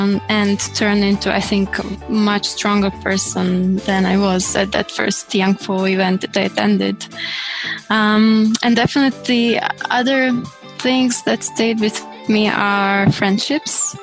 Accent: Croatia; English is a second language; I come from Croatia, based in Zagreb

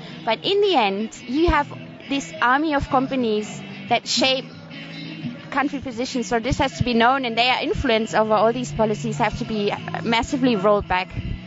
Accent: Germany; I'm from Germany, and the whole German economy is totally based on the world market.

